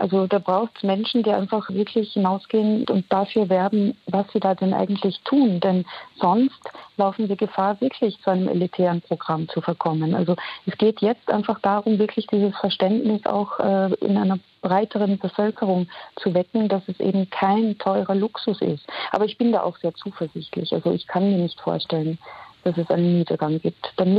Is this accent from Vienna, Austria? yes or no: no; Carinthia, Austria; Und als Kärntnerin, die ich ja auch bin, kann ich sagen, also wir Kärntner und Kärntnerinnen sind ja wunderbar geschult im Umgang mit reaktionären und autoritären Kräften.